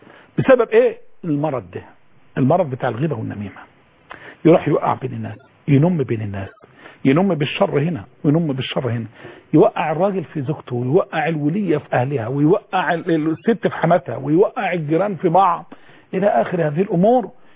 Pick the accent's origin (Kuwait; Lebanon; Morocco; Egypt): Egypt; دي شغاله في الشرق دي شغاله عندنا في مصر في كل مكان دي شغاله